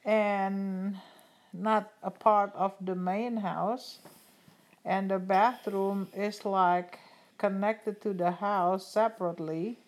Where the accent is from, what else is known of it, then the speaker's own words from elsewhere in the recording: Bandung, West Java, Indonesia; I'm from West Java. Grew up in the capital of West Java named Bandung.